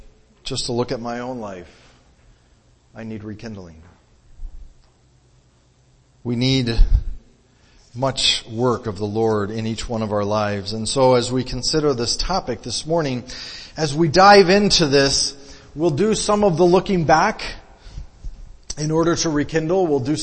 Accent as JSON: {"language": "English", "country": "Mexico", "tie": "born or raised there", "said": "So I grew up in Mexico."}